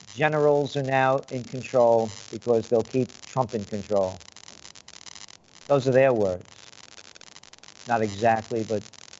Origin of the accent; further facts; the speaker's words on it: Bronx, New York, United States; born there; Again, you know … born in the Bronx, you know, you get a lot of a lot of freedom.